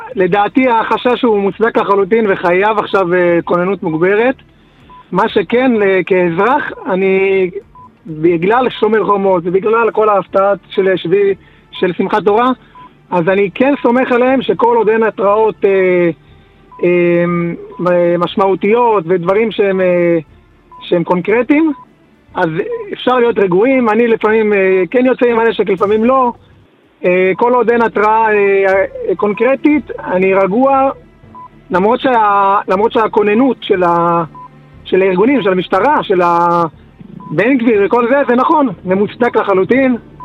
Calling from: Lod, Central District, Israel; אני מלוד.

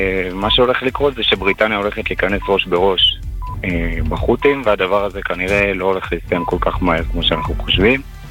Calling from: Beit Shemesh, Jerusalem District, Israel

